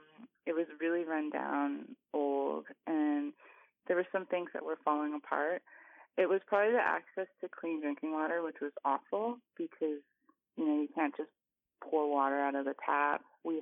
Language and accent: English; Enoch Cree Nation, Alberta, Canada; It was great because I got to live with my grandparents, my mom, my single mother, and my grandparents, but the house was pretty full because my whole family was living there.